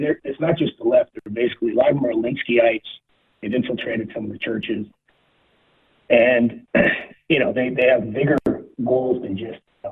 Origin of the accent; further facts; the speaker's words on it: San Francisco, California, United States; Yeah, I grew up in San Francisco with two great pro-life parents that were involved, back from when it started legalized in the 70s. I've been up here for 30 years now.